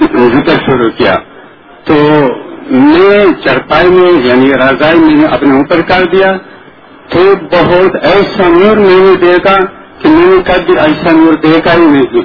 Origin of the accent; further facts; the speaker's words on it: Bannu, Khyber Pakhtunkhwa, Pakistan; میں خیبر پختونخوا بننے سے آیا ہوں